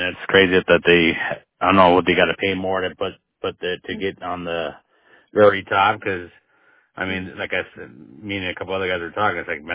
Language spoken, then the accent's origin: English; Washington, United States; I'm from Grant County, so I do quite a bit of work in Grant County.